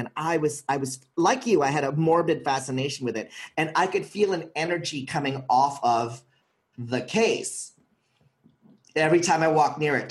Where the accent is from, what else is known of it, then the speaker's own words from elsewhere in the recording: Philippines; But I'm from the Philippines and we believe in everything.